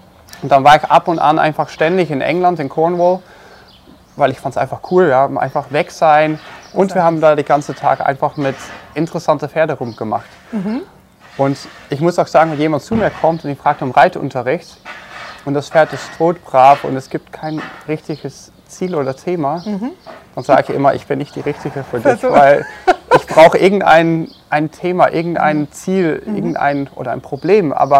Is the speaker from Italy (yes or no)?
no; Netherlands; Und bei uns in Holland war es halt normal, dass wenn du anfängst zu reiten, fängst du halt an, Dressur zu reiten.